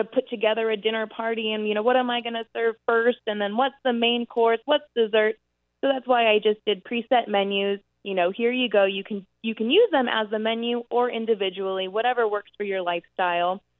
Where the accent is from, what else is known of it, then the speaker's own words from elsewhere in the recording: California, United States; I grew up in California, and, Sunday was like, the day you make, your four-hour sauce, your meatballs, brajol.